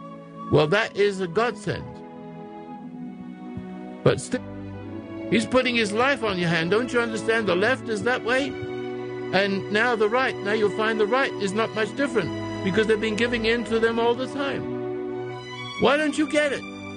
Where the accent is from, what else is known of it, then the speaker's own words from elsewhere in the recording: England, United Kingdom; moved away as an adult; also born or lived in South Africa; now in United States; I came from England, and after the war, I went to South Africa